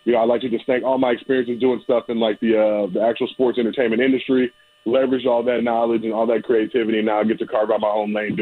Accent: Los Angeles, California, United States; So just really always been interested in entertainment growing up in Los Angeles.

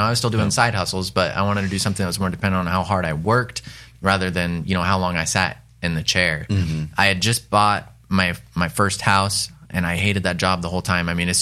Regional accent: Roseburg, Oregon, United States; Sure. So born and raised here in Rosebur

